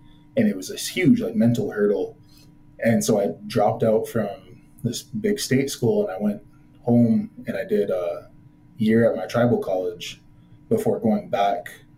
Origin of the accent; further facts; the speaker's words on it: North Dakota, United States; I grew up on Standing Rock, I grew up in a very tribal community and everything.